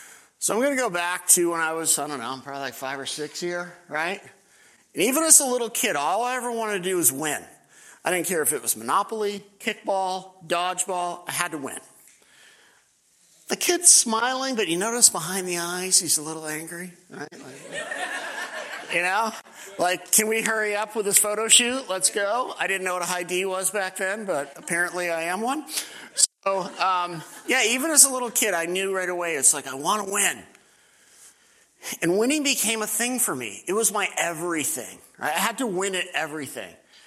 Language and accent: English; Maine, United States; I grew up in Maine.